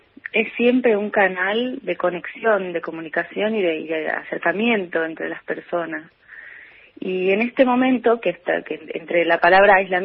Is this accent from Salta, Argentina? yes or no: yes; Salta, Argentina; porque yo vivo en Salta, ahora estoy en Buenos Aires estos días, pero vivo en Salta, soy salteña